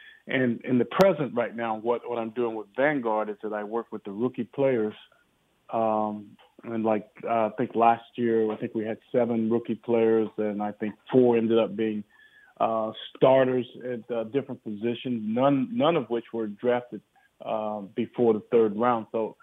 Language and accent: English; North Carolina, United States; I'm originally from North Carolina.